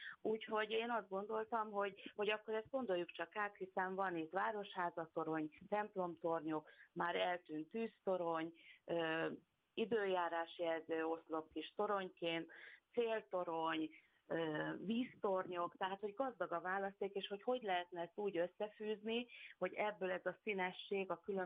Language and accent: Hungarian; Győr, Győr-Moson-Sopron, Hungary; Az a rész igaz, hogy törzsgyökeres győri vagyok.